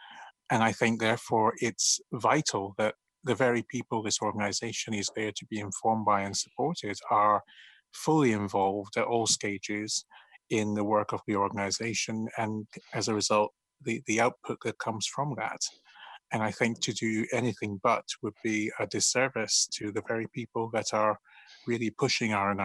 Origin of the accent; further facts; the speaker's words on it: Aberdeen, Scotland, United Kingdom; I'm from Aberdeen.